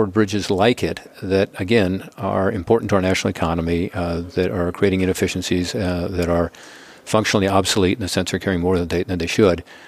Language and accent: English; Cincinnati, Ohio, United States; I have a bridge in my hometown of Cincinnati.